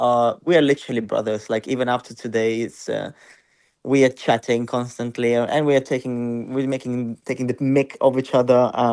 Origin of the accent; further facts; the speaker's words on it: Ukraine; nobody still knew who I was back then because I was from Ukraine and I was just competing.